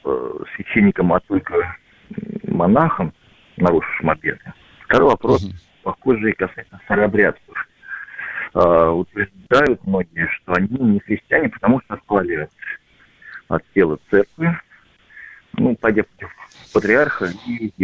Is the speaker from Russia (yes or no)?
yes; Moscow, Russia; я из Москвы.